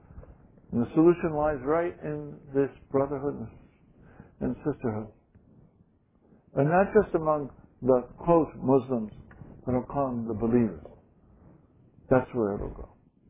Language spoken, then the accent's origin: English; United States; He's from India and I'm from the United States